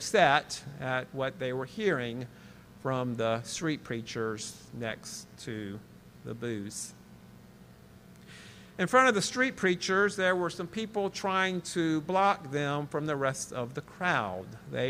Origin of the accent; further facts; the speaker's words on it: Columbia, South Carolina, United States; I saw somebody there that I knew, that I grew up with outside of Columbia.